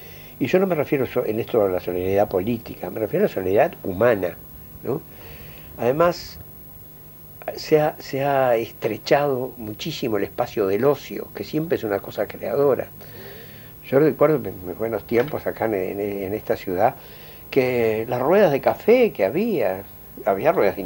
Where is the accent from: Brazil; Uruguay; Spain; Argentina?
Uruguay; Montevideo; also born or lived in Paso de los Toros / Tacuarembó; Bueno, yo nací en Paso de los Toros, pero a los 2 años mi padre se fue para Tacuarembó y a los 4 años vinimos a Montevideo